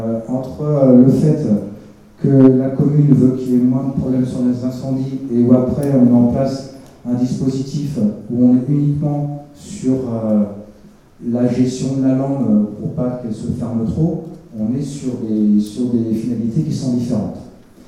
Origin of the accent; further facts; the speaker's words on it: Southern France, France; Bon, moi, je viens du Midi, je suis un peu plus concerné par ça